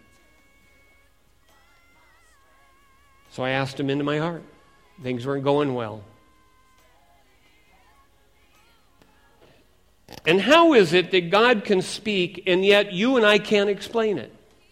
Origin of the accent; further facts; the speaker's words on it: Seattle, Washington, United States; also born or lived in California, United States; it was right around that time when I moved to California from Seattle, Washington. I was raised in Seattle.